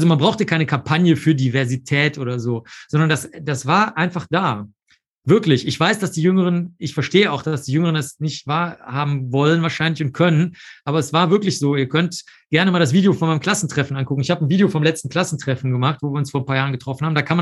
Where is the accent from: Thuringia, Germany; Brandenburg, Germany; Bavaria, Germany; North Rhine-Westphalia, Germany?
North Rhine-Westphalia, Germany; Cologne; also born or lived in New York, United States; Dann bin ich ja in Zollstock aufgewachsen, dann war ich 10 Jahre noch in Nippes. Ich habe in New York mal gelebt, das lassen wir jetzt mal weg. Und jetzt in der Südstadt.